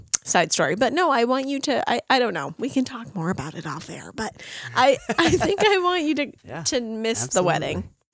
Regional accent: Greene, Maine, United States; I mean, I'm from Green, Maine. So Green, Leeds, and Turner combined for high school, Leavitt Area High School, class of 04.

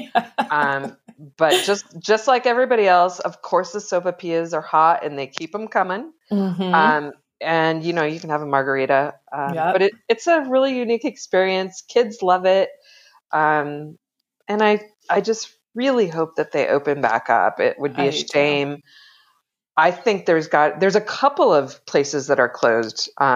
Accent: Nebraska, United States; So I grew up in Nebraska. I've been here 20 years, but my cousins lived here, and so we made frequent trips out here.

